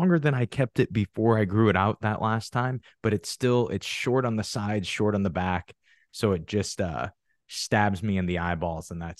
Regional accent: Midwest, United States; I would do like the cut lines on the side of my head to really show that I'm from the Midwest.

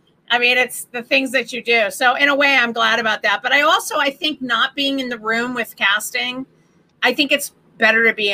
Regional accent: Boston, Massachusetts, United States; I'm from Boston.

